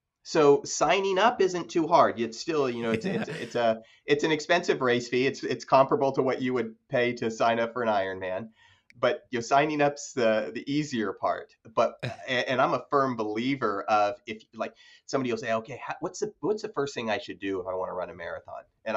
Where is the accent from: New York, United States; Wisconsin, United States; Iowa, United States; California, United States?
California, United States; Growing up in California and loving the mountains, Tahoe is just this iconic, it's just beautiful lake.